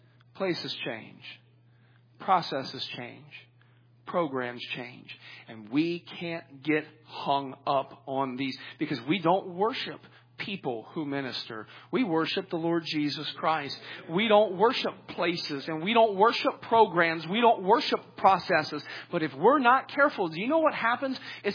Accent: the South, United States; I grew up in the South.

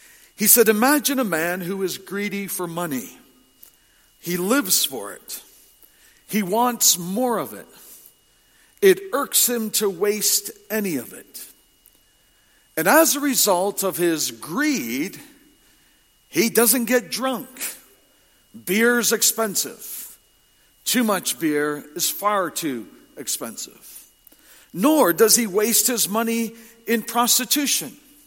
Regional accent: Ontario, Canada; The town in which I grew up in Ontario had a Carnegie Library

